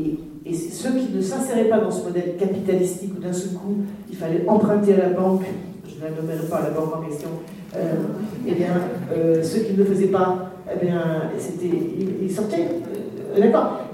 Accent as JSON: {"language": "French", "region": "Nouvelle-Aquitaine", "country": "France", "tie": "born or raised there", "said": "quand j'étais gamine dans les Deux-Sèvres, mes parents qui étaient des militants de l'Action catholique"}